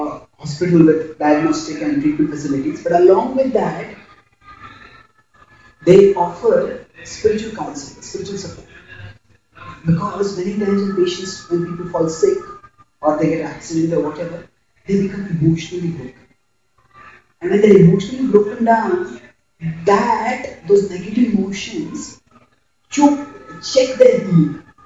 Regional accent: Mumbai, Maharashtra, India; So I come from Mumbai, India

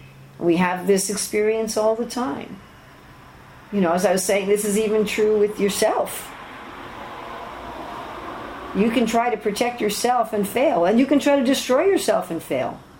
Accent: New York, United States; And New York was blown up, you know, and I was from New York, so it was particularly frightening for me as a child.

